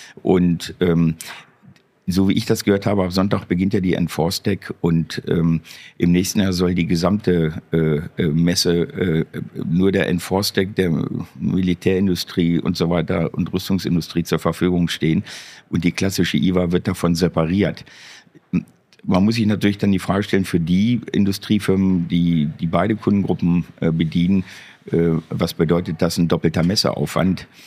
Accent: Dortmund, North Rhine-Westphalia, Germany; Als Dortmunder ist Dortmund natürlich immer gesetzt.

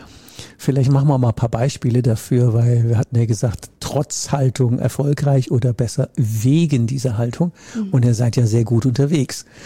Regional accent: Rhineland, Germany; Ich komme ja aus dem Rheinland

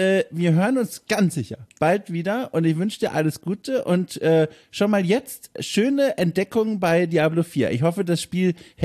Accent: Bavaria, Germany; accent: Franconian; Ich komme ja aus dem Fränkischen und ich habe es weitestgehend, bilde ich mir immer ein, geschafft, diesen Dialekt von mir fernzuhalten.

